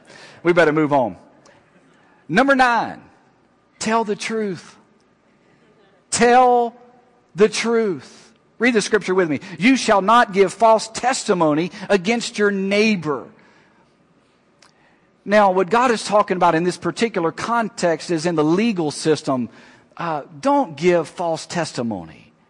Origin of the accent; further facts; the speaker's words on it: Alexandria, Louisiana, United States; now in Houston, United States; We grew up in Alexandria, Louisiana area, and there's quite a bit of materialism in that area. But I want to tell you, when we came to Houston, we found out that materialism was on steroids.